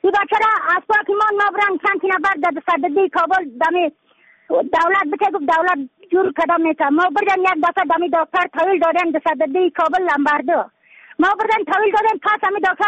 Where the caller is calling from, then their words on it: Badakhshan, Afghanistan; از بدخشان هستم، مرکز بدخشان ولسوالی اتلی پایان، قیره وینگ،